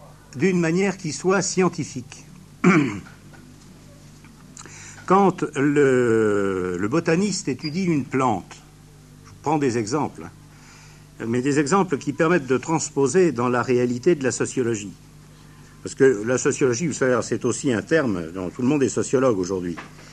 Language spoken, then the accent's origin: French; France; now in Switzerland; je suis français et je suis en Suisse